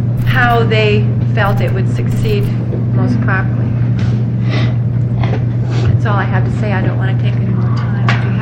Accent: Bend, Oregon, United States; I'm from Bend, Oregon.

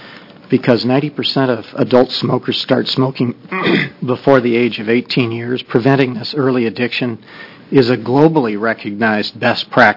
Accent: Oregon, United States; I'm from Tillamook County.

